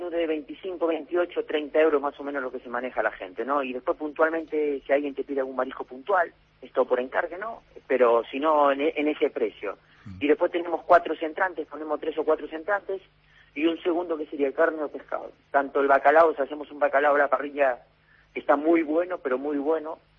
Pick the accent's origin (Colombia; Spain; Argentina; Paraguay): Argentina; No, soy descendiente, soy argentino, ¿no?